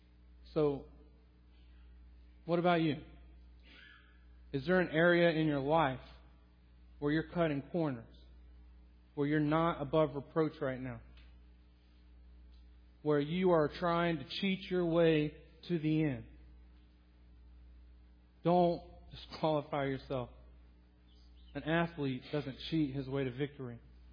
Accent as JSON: {"language": "English", "region": "Georgia", "country": "United States", "tie": "born or raised there", "said": "Some of you will know, I grew up outside of Atlanta, so I am a big Atlanta Braves fan."}